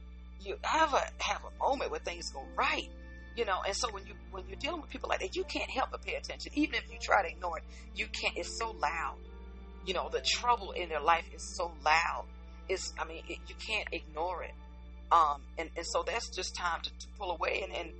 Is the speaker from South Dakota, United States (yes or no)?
no; Jersey City, New Jersey, United States; born there; listen, I've got city in me. I was born in Jersey City, so I do everything. I walk fast and talk fast.